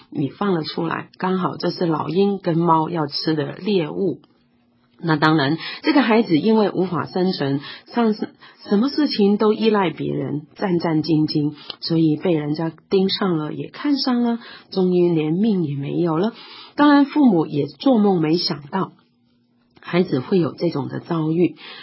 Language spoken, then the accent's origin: Chinese; China; 因为我们中国人实在真的很爱自己的孩子，但是外国人呢也很爱他的小孩子。